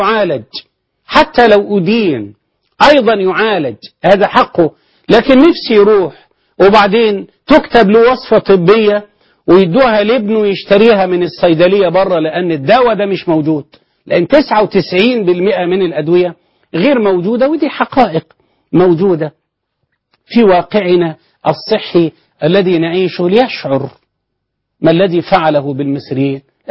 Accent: Sharqia Governorate, Egypt; منطقة معينة عندنا في الشرقية

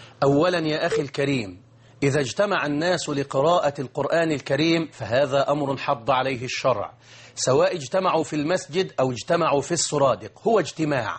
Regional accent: Egypt; فاختار الناس عندنا في مصر أن يقرأ واحد القرآن بأجر أو بغير

